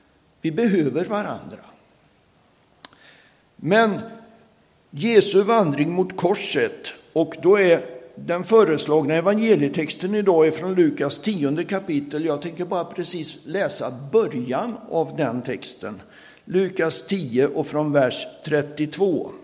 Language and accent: Swedish; Sweden; Men mina föräldrar var bara i Indien en period. Jag var 8 månader när jag kom till Sverige. Jag har aldrig varit tillbaka. Sen har jag vuxit upp som pastorsbarn. Har levt med församling hela livet. Olika församlingar, men med församling hela livet.